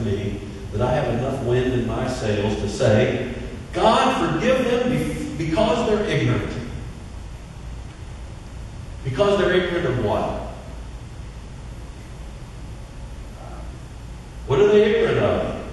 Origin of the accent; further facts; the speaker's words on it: Missouri, United States; If we had some evidence, I'm from Missouri, you've got to show me.